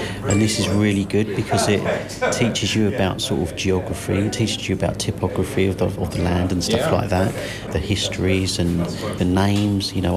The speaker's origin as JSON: {"language": "English", "country": "Chile", "said": "Well, I'm from Chile, so in my household, wine and food has always gone together."}